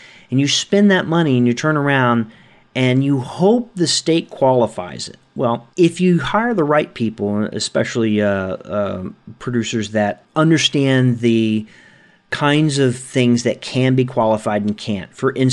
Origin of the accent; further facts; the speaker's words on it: New Orleans, Louisiana, United States; As a small boy growing up in New Orleans, I had to deal with hurricanes and floodings and things like that, and post-Katrina, having to deal with all that when I flew back to New Orleans to help out in recovery there.